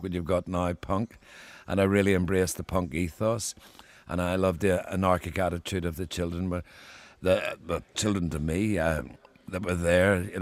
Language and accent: English; Belfast, Northern Ireland, United Kingdom; They started asking me what it was like growing up in Belfast in the 60s and how I'd kept my sanity.